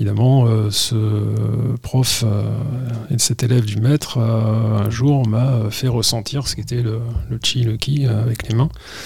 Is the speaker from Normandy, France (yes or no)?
no; Perpignan, Occitanie, France; born there; Moi, je suis né à Perpignan en 1975.